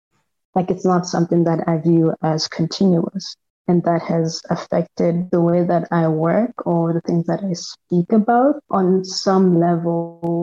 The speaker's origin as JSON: {"language": "English", "country": "Lesotho", "said": "I am an artist from Lesotho, where I am currently based, but I'm also somewhat based in Johannesburg."}